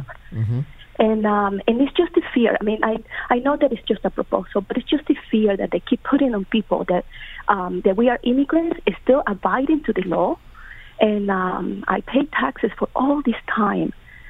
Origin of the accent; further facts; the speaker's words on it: Honduras; now in United States; My story is I'm from Honduras. I held the TPS for 20 years.